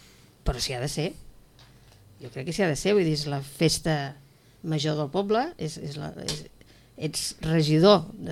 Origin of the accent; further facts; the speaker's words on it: Sitges, Catalonia, Spain; Sóc una dona de Sitges, això sí. Vull dir, sóc una dona de Sitges... que em sento molt de Sitges, que tota la vida he treballat fora de Sitges